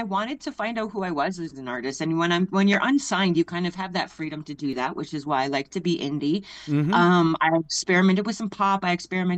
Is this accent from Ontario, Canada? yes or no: no; Alberta, Canada; born or raised there